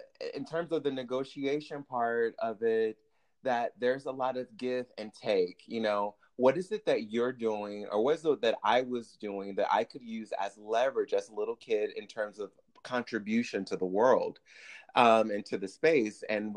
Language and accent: English; Detroit, Michigan, United States; When I was in fourth grade, I grew up in Detroit, Michigan.